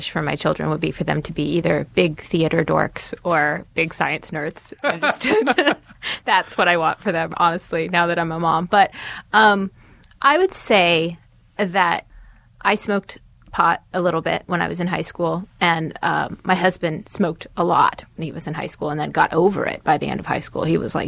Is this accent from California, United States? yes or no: yes; California, United States; I grew up in California